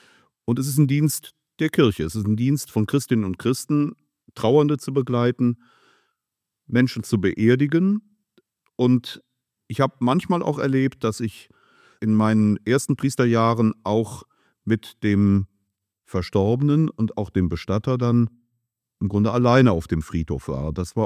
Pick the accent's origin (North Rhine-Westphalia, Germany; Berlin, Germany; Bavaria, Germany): North Rhine-Westphalia, Germany; Delbrück; Ich fand dann den Zug damals bei uns in Delbrück, den fand ich für mich schöner